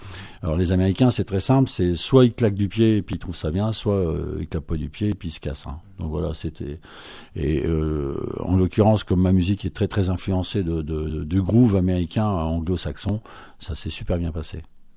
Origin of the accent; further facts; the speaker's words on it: Lille, Hauts-de-France, France; Et un premier album enregistré en public chez moi à Lille